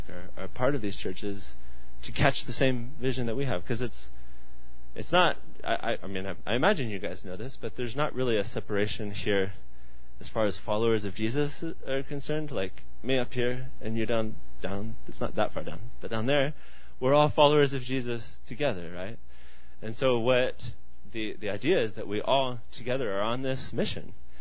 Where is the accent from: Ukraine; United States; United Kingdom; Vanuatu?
Ukraine; accent: American; I'm from Ukraine, but as you notice, I speak with a normal American accent?